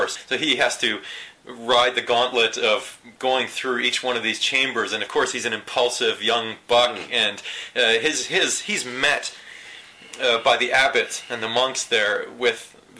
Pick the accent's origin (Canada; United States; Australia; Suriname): Canada; I feel like we should bring some lumberjack science to you because we're Canadian